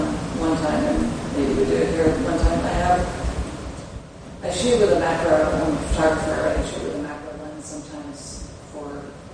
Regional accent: California, United States; So I came from California and everything was, like, spectacular, big mountains and ocean and kind of beauty with a capital B. And I moved here

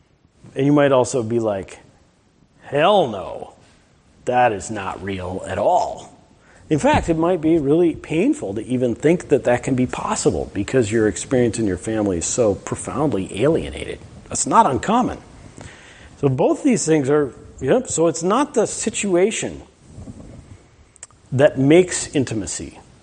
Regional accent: Minnesota, United States; being a Minnesotan, it is important generally to talk about

